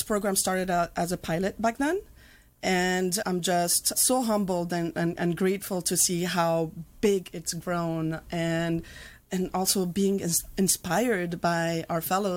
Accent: Tunisia; now in United States; Tunisia, north of Africa.

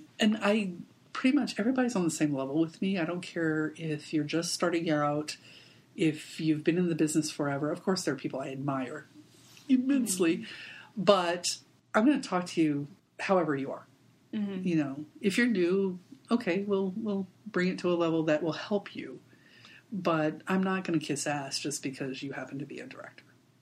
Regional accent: Albuquerque, New Mexico, United States; now in Los Angeles, United States; Albuquerque.

